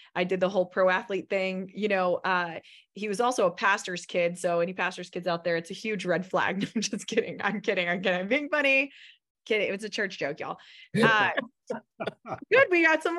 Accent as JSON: {"language": "English", "town": "Orlando", "region": "Florida", "country": "United States", "tie": "born or raised there", "said": "So I found myself back in my hometown of Orlando, Florida, completely lost, no husband, no kids, no career, nothing."}